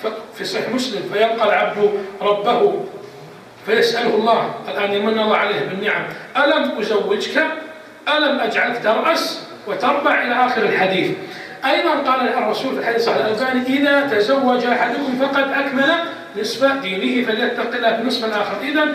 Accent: Saudi Arabia; الغالب عندنا في السعودية وفي الدول العربية أن يتزوج غالبا عمره كم يا جماعة؟

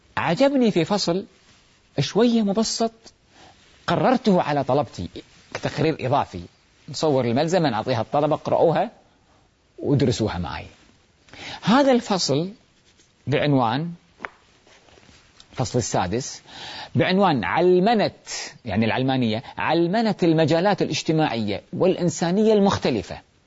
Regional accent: Kuwait; إحنا عندنا في الكويت الدولة تعطي للشاب مساعدة مادية كمهر للزواج

